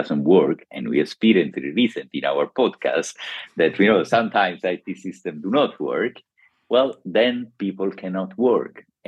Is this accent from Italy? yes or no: yes; Rome, Lazio, Italy; English is a second language; from my accent, I'm not from Oxford or Cambridge. I'm from Rome, that once was the capital of the Roman Empire.